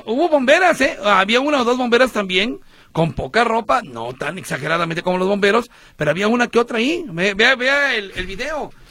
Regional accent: Veracruz, Mexico; yo soy del centro, yo soy de Veracruz.

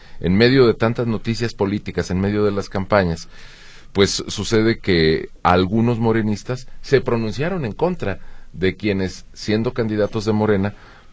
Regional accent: Jalisco, Mexico; nosotros somos jaliscienses.

